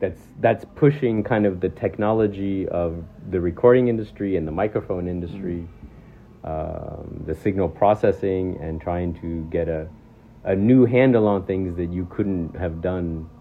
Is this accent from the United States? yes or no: yes; United States; now in France; I'm originally American, now also a French citizen.